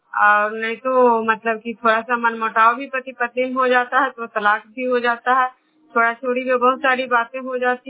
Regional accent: Khujra, Bihar, India

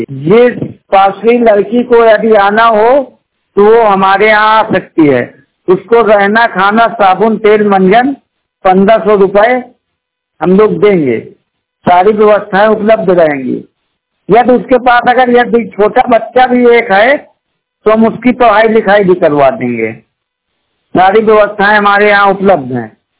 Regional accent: Fatehpur, Uttar Pradesh, India; हम जिला फतेहपुर जिला के रहने वाले हैं।

